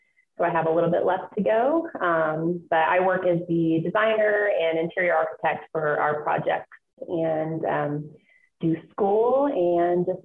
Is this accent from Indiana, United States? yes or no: no; Waco, Texas, United States; So I am from Waco, Texas, and that's where our business is based out of.